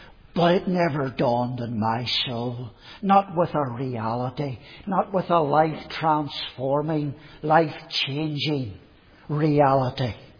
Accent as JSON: {"language": "English", "region": "Northern Ireland", "country": "United Kingdom", "tie": "born or raised there", "said": "I was brought up in Northern Ireland. I was brought up going to an evangelical Sunday school from I was 3 or 4 years old."}